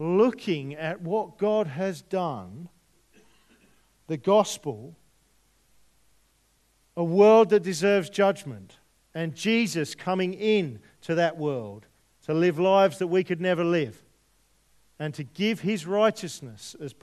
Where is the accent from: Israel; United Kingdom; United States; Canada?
United Kingdom; England; accent: English; Bring my English accent out there.